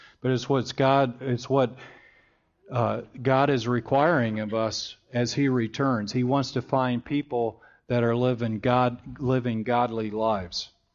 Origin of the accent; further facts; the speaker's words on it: Michigan, United States; You know, I grew up in the house that I grew up in Michigan. We never locked our doors.